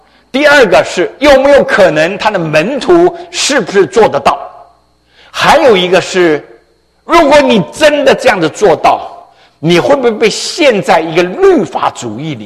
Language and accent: Chinese; China; 我们中国人吧，喜欢福哦，你喜欢不喜欢福？